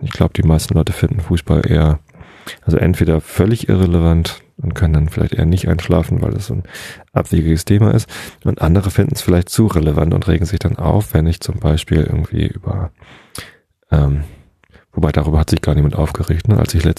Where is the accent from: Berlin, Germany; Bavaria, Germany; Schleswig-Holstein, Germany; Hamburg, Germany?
Hamburg, Germany; wobei als Hamburger